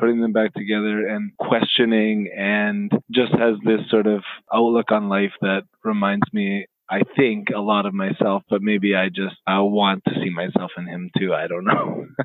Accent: Winnipeg, Manitoba, Canada; I grew up in Winnipeg. I've lived here all my life. All my family is from here.

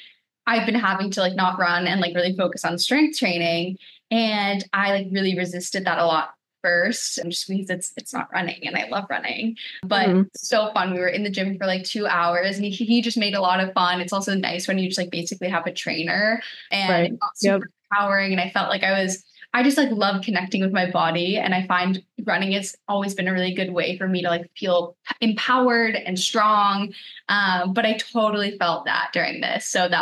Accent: Lawrenceville, New Jersey, United States; I grew up in New Jersey, in Lawrenceville, New Jersey.

